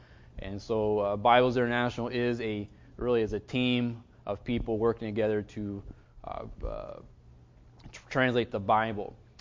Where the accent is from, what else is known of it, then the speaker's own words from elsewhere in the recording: Lima, Ohio, United States; We're from Lima, Ohio. I think some of you know where that's at. So that's our stomping ground. It's where I grew up and learned my ABCs.